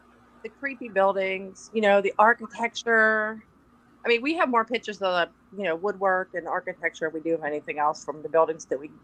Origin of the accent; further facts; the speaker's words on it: Pittsburgh, Pennsylvania, United States; Born and raised in Pittsburgh.